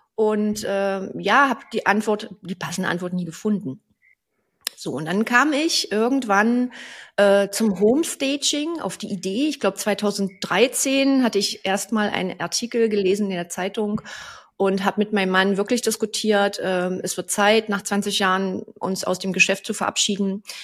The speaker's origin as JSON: {"language": "German", "town": "Burg", "region": "Saxony-Anhalt", "country": "Germany", "tie": "born or raised there", "said": "ich bin in Burg aufgewachsen und die Baustelle meiner Eltern hat mich geprägt. Ich habe also lieber mit Steinen gespielt als mit Barbie-Puppen. Ich bin ein typischer Ossi"}